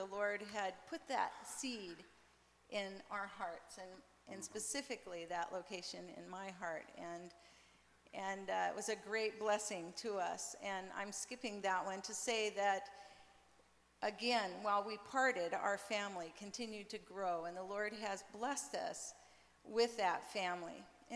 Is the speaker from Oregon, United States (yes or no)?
yes; Roseburg, Oregon, United States; moved away as an adult; also born or lived in Zimbabwe / Zambia; I like to say that I was raised in Roseburg, but my kids and I grew up in Africa.